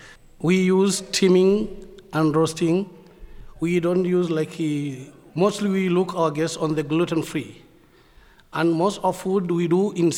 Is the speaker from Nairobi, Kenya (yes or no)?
no; Mombasa, Mombasa County, Kenya; I'm from Kenya, Mombasa.